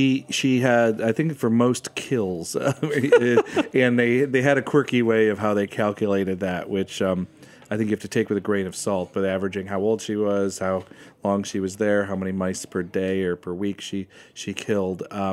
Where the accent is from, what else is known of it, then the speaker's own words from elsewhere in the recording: United States; I'm American writing about Italian topics, speak little to no Italian.